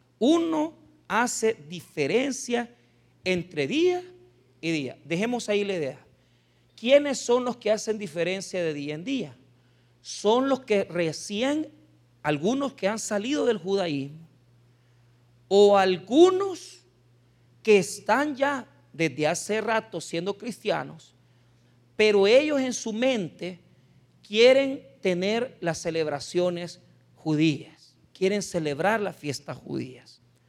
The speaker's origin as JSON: {"language": "Spanish", "country": "El Salvador", "said": "pero yo soy igualado porque yo soy salvadoreño, pero me gusta comer como gringo"}